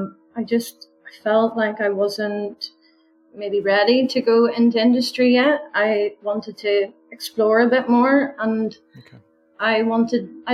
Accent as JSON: {"language": "English", "town": "Belfast", "region": "Northern Ireland", "country": "United Kingdom", "accent": "Belfast", "said": "my Belfast accent is still there a wee bit."}